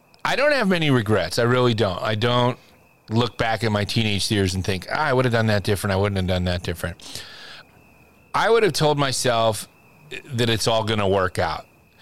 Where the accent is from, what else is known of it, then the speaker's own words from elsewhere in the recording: Langhorne, Pennsylvania, United States; I worked at Sesame Street Place growing up in Langhorne, Pennsylvania.